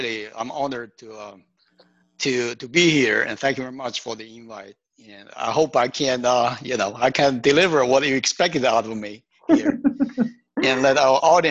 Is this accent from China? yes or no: yes; China; now in United States; I grew up actually not in the U.S. I grew up in China.